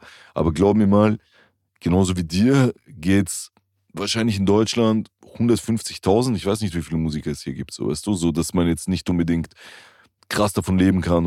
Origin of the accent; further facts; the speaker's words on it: Vienna, Austria; German is a second language; habe meine Jugend und so weiter, die ganz, ganz prägende Momente von meinem Leben halt quasi in Wien gehabt, als Kind und als Jugendlicher. Geboren bin ich aber auch nicht in Wien und meine Muttersprache ist nicht mal Deutsch.